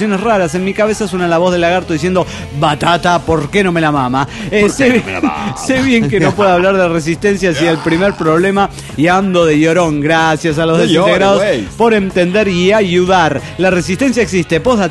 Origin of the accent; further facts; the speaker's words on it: Cuernavaca, Morelos, Mexico; de Cuernavaca, Morelos, México.